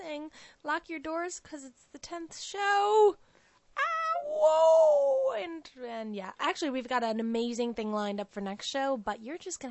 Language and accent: English; Brooklyn, New York, United States; Yeah, if I was in the Warriors, because I'm from Brooklyn, I would totally be in the woo gang.